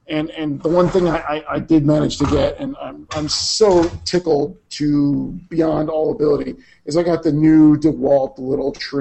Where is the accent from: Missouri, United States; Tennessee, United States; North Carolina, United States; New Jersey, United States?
New Jersey, United States; born there; And since I was born in Jersey, it's always sunny there.